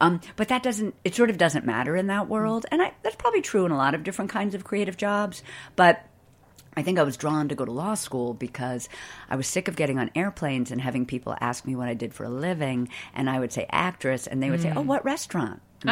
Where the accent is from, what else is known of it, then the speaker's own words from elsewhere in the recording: Boston, Massachusetts, United States; I grew up in Boston